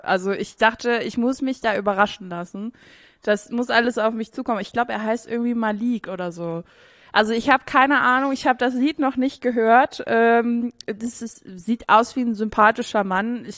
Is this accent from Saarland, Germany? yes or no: yes; Saarland, Germany; ich komme ja aus dem Saarland, das ist ja eigentlich Frankreich